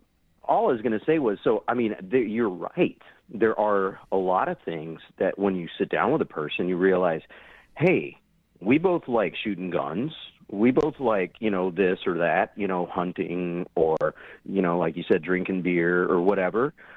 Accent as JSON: {"language": "English", "town": "Winston-Salem", "region": "North Carolina", "country": "United States", "tie": "born or raised there", "lives_now": "Madison, United States", "said": "I'm from North Carolina. I grew up in North Carolina."}